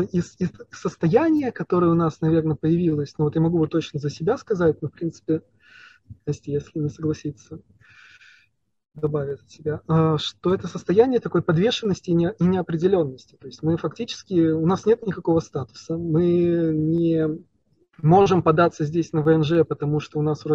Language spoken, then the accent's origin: Russian; Moscow, Russia; Да, то есть мы москвичи, казалось бы, у нас есть все возможности.